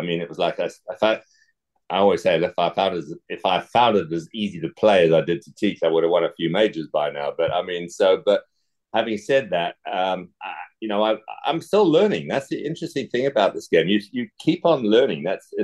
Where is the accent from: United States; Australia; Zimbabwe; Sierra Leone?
Zimbabwe; also born or lived in England; I was born in England, but I grew up in Southern Africa and Zimbabwe or Rhodesia as it was then.